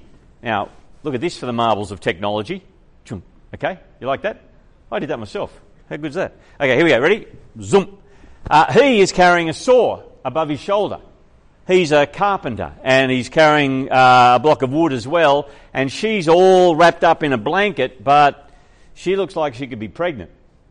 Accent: South Grafton, Massachusetts, United States; I grew up in South Grafton.

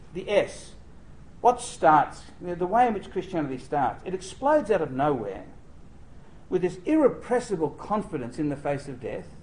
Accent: Sydney, New South Wales, Australia; because I come from Sydney, a land of convicts

